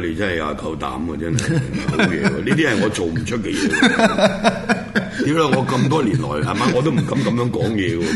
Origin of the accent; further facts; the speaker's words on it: Guangdong, China; 咁保姆就係開妓院嘅女人，即係我哋廣東人比較粗俗啲叫龜婆。